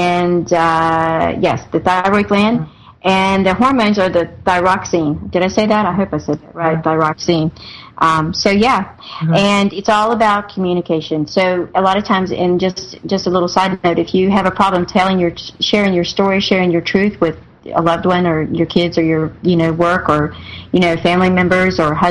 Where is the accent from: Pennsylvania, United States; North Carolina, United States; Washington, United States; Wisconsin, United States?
North Carolina, United States; And it's light blue. That's Carolina blue. I'm from North Carolina.